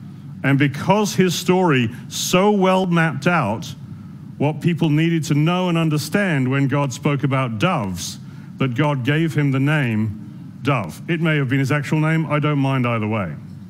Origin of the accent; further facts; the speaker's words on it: San Francisco, California, United States; I'm from San Francisco, as our brother announced